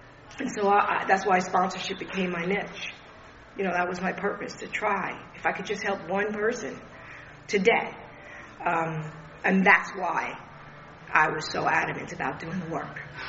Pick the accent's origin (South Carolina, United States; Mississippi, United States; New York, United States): New York, United States; My delivery was harsh, and my excuse was I'm from New York. That's who we are. But that doesn't have to be who I am. So I moved to Florida via Myrtle Beach.